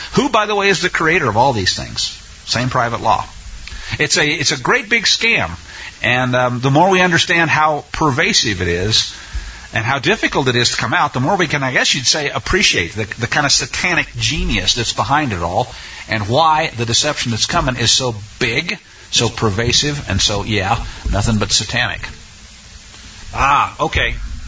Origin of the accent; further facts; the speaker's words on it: Missouri, United States; born there; I was born in Missouri, the constitutional state, a long time ago.